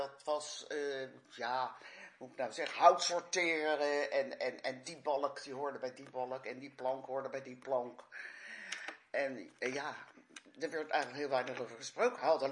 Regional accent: Roelofarensveen, South Holland, Netherlands; born there; In Roelofarensveen.

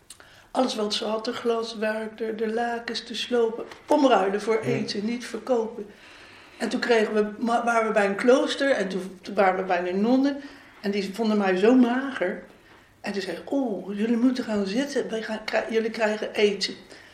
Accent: Leiden, South Holland, Netherlands; Ik ben geboren in Leiden-Noord, in de Julianastraat. En ik woon al mijn hele leven hier in Leiden-Noord. En toen ik 40 jaar was, zijn we naar deze straat verhuisd.

